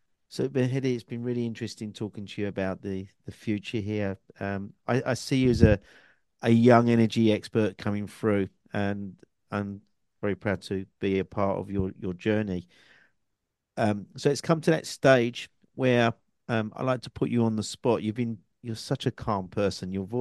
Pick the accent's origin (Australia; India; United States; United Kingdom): United Kingdom; London; accent: London; My English is from London, so I have an accent. I talk around the world, so sometimes my accent blurs a little bit.